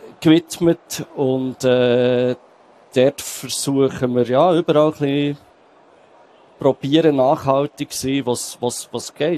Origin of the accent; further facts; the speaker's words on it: Bern, Switzerland; Also ich komme aus Bern, das hört man sehr wahrscheinlich.